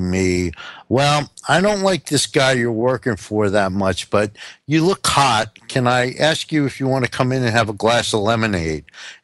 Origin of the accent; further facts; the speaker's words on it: Washington, District of Columbia, United States; also born or lived in East Coast; I was amazed coming from Washington, D.C. I've lived in on the East Coast my whole life.